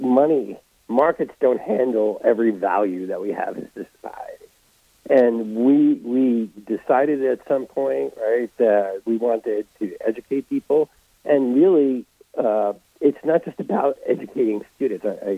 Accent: New York, United States; I know I grew up in New York, and I went to Queens College, and I had to pay tuition.

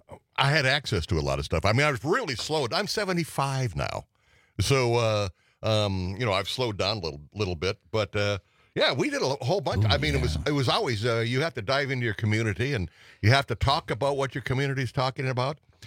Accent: Duluth, Minnesota, United States; also born or lived in Twin Cities; Duluth. I grew up in Duluth.

